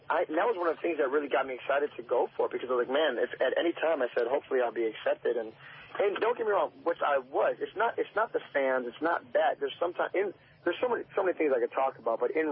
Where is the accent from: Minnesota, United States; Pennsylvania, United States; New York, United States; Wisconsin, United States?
Wisconsin, United States; Milwaukee; now in Nashville, United States; We started music and arts programs in my hometown, Milwaukee, Wisconsin, and here in Nashville.